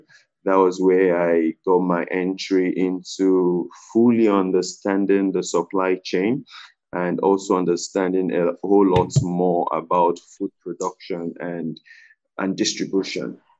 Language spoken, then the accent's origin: English; Lagos, Nigeria; born there; moved away as an adult; also born or lived in Canada; I was born in Lagos, Nigeria.